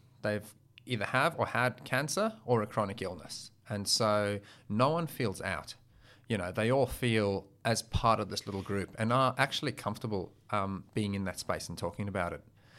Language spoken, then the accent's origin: English; South Africa; accent: South African; flew back to South Africa, married, and they've basically been there ever since until 2017, hence my accent. So every once in a while, you'll hear the odd word. That's right. And it's not a strong South African accent